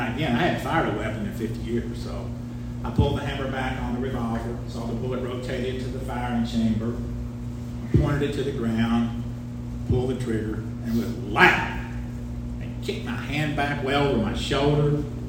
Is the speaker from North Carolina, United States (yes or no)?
no; Nicholasville, Kentucky, United States; in my hometown, which is 12 miles south of Lexington, Kentucky, in Nicholasville, in a cemetery where my grandparents were buried.